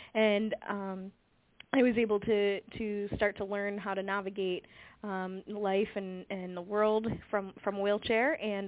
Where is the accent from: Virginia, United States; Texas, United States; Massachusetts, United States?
Massachusetts, United States; Boston; I was very fortunate growing up in the Boston area